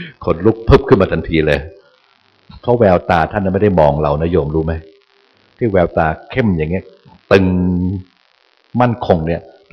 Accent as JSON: {"language": "Thai", "region": "Bangkok", "country": "Thailand", "said": "เราเป็นคนกรุงเทพเดินไม่คุ้น"}